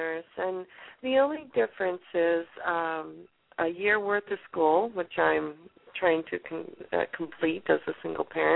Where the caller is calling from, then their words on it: Marina, California, United States; I'm calling from Marina, California.